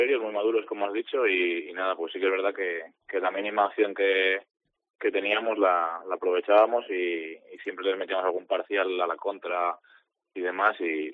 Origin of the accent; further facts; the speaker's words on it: Madrid, Community of Madrid, Spain; now in Torrelavega, Spain; soy de Madrid, del norte